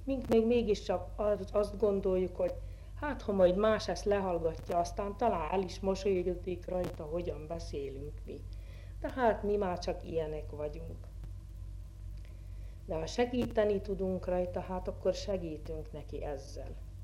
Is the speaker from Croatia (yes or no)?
no; Šamorín, Trnava Region, Slovakia; pedig somorjai vagyok már 10 éves korom óta